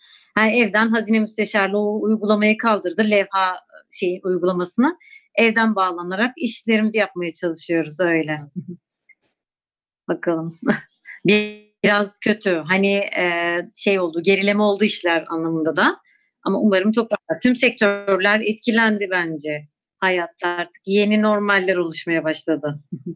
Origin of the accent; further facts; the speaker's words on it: Diyarbakır, Diyarbakır Province, Turkey; also born or lived in Lice; Ama Ekim ayında sanırım doğmuşum. Böyle akranlarımdan öğrendiğim kadarıyla. Diyarbakır'ın Lice ilçesinin bir köyünde doğmuşum.